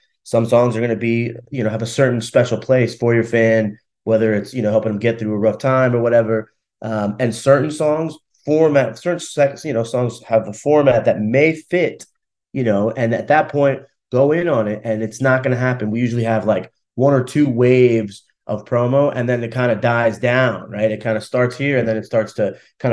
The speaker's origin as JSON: {"language": "English", "country": "Russia", "second_language": "English", "moved": "yes", "lives_now": "United States", "said": "I'm from Russia. I came to America, and I remember in math class, they gave us these math books, and in the back of the book was the answers."}